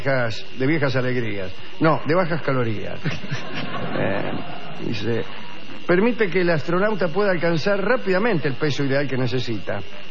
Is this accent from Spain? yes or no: no; Argentina; Somos periodistas argentinos. Sí. Desde acá de la NASA